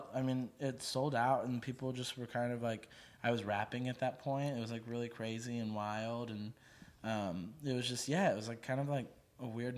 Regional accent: Arkansas, United States; obviously, growing up in Arkansas, I wasn't around that. And then when I moved here, I went to a Christian college.

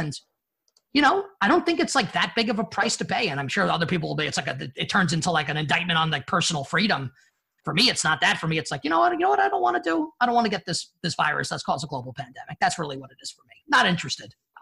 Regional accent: New York, United States; I'm a New Yorker

